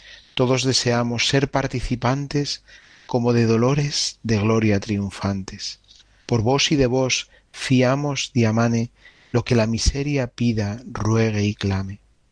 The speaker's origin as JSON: {"language": "Spanish", "town": "La Alberca", "region": "Castile and León", "country": "Spain", "tie": "born or raised there", "said": "en mi parroquia de la Alberca, en mi pueblo de la Alberca, transmitido durante generaciones"}